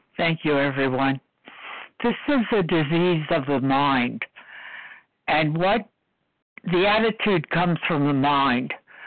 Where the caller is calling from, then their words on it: New Jersey, United States; New Jersey.